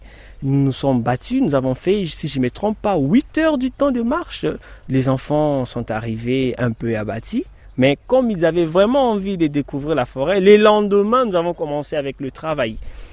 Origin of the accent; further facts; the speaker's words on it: DR Congo; la forêt du bassin du Congo se concentre ici chez nous en RDC.